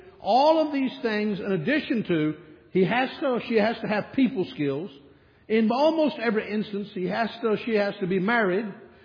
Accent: the South, United States; Now, I'm from the South, as some of you might guess.

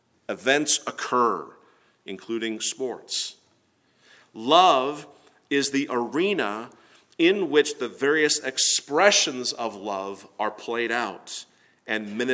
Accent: Seattle, Washington, United States; I'm from Seattle, Washington.

